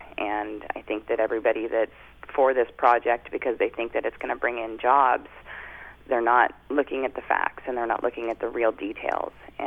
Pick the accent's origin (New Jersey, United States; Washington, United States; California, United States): Washington, United States; Vancouver; Yeah, we grew up in Vancouver, my husband and I, but spent a lot of time in Kalama, fishing, hunting, rock hounding, camping.